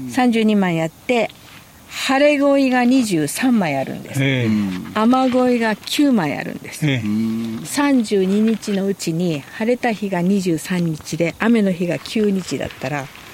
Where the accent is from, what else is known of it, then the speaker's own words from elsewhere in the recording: Fukuoka, Japan; 私はこの遺跡のすぐそばで育ちましたので